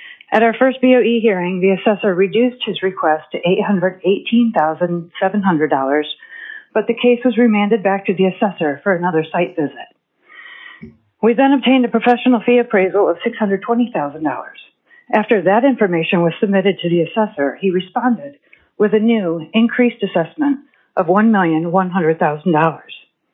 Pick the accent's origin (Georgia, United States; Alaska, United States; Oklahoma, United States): Alaska, United States; Haines; I'm from Haines, Alaska